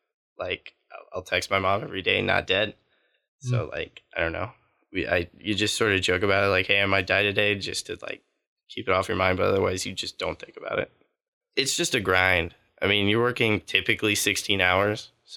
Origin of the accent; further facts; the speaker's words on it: Birmingham, Alabama, United States; I'm from Birmingham, Alabama. I'm at Trinity thinking about studying marketing. I grew up around firefighting.